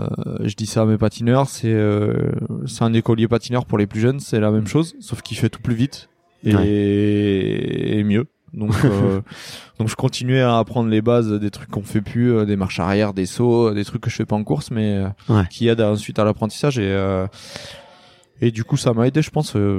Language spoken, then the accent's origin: French; Lamballe, Brittany, France; Donc, moi, je suis de Lamballe. J'habitais dans une commune à côté, à 4 km.